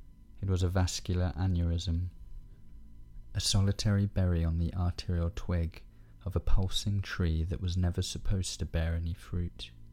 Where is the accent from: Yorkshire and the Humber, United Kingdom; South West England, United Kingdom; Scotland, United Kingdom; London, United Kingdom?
London, United Kingdom; I grew up in South London, where the sound of the sirens is never far away.